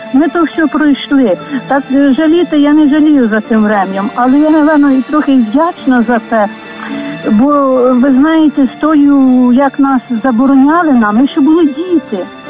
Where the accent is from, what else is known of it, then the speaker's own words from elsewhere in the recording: Vinnytsia Oblast, Ukraine; Я з Вінницької області.